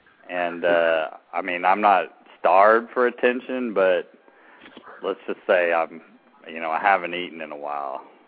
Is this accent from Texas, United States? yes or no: yes; San Angelo, Texas, United States; also born or lived in Dallas / Fort Worth; Yes, I was originally from West Texas, San Angelo, Texas, and then I moved to Dallas and Fort Worth for a few years, and went to DeVry Institute.